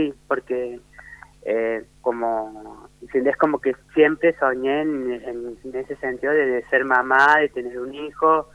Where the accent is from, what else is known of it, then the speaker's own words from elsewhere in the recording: Córdoba, Argentina; born there; yo nací acá en Córdoba, capital, en el año 1984, así que tengo 36 años.